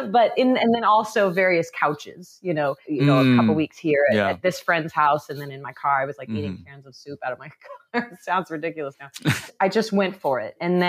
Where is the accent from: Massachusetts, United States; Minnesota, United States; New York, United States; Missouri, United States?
Missouri, United States; As I said, growing up in Missouri, you don't really get to experience that a lot.